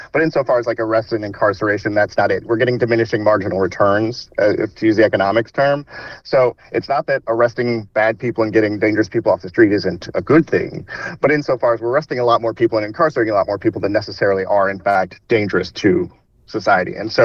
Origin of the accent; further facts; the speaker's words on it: Indiana, United States; now in Washington, United States; like, my home state of Indiana, but also just across, I live in D.C. now